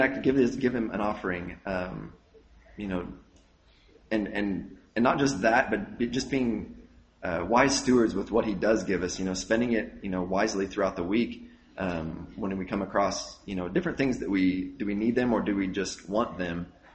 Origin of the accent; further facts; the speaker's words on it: Colwich, Kansas, United States; And, you know, I didn't grow up there. I grew up in Colwich and spent a lot of time with my grandparents on the farm.